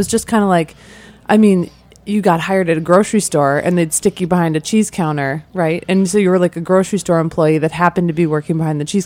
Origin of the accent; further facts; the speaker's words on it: Midwest, United States; Yeah, I'm from the Midwest.